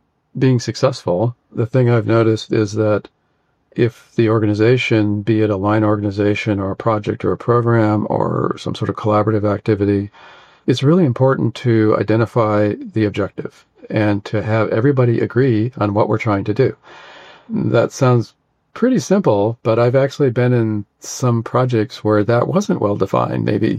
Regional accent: Paradise, California, United States; my hometown was Paradise, California, which burnt down.

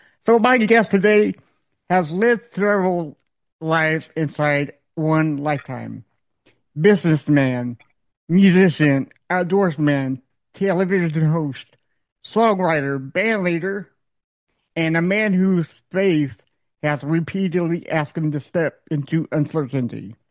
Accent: Texas, United States; moved away; come from Texas, I really don't know because I haven't been there in 46 years now.

